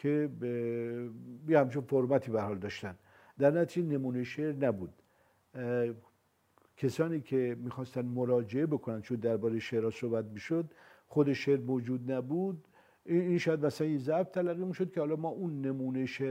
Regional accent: Rudbar, Gilan, Iran; ما من در رودبار بزرگ شدم تا در واقع دیپلمم رو اونجا بودم، متاسفانه از نظر فرهنگی شهر قوی و غنی نبود

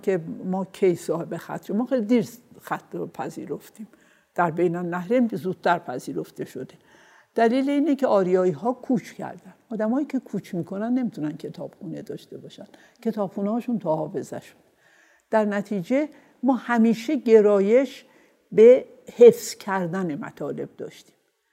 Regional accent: Azerbaijan, Iran; من خودم آذربایجانی هستم، خیلی خوب ترکی حرف میزنم، با دوستان دوره بچگیم و اینها هم همیشه ترکی حرف میزنیم.

